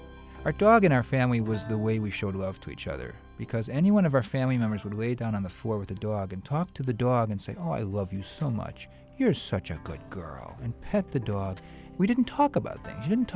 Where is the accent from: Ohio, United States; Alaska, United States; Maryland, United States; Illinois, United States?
Illinois, United States; Cicero; And it was part of the legacy you had growing up in Cicero.